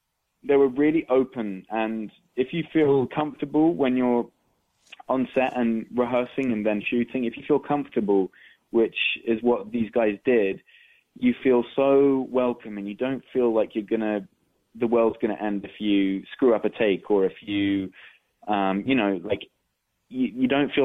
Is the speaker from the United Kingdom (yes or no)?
yes; London, United Kingdom; I grew up in London, so I've had bad weather for years